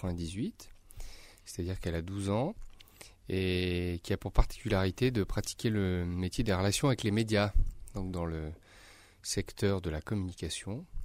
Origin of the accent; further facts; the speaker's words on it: Lyon, Auvergne-Rhône-Alpes, France; Voilà, je suis né à Lyon.